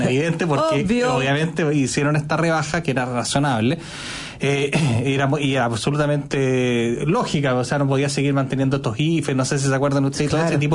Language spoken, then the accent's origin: Spanish; Chile; hicimos como chilenos y como Estado y como nación un sacrificio en cuanto a tener recursos rápidos para poder reconstruir